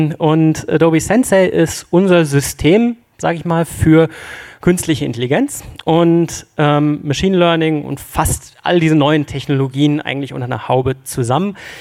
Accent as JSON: {"language": "German", "region": "Hamburg", "country": "Germany", "said": "Wie man an meinem Moin schon hört, komme ich aus Hamburg"}